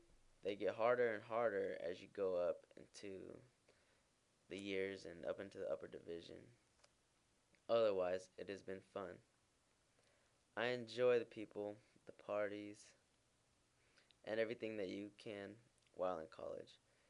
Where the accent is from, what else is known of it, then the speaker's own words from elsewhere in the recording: San Diego, California, United States; I'm from San Diego, California, America's finest city, the 619 area code, home of the Padres and the Chargers.